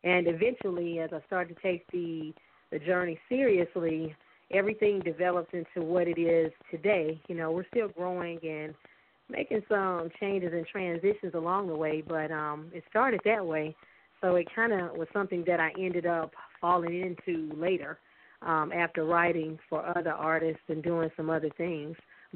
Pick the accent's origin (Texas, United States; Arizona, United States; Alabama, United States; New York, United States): Alabama, United States; we grew up, of course, in the South. We were born and raised in Alabama, and we grew up singing in church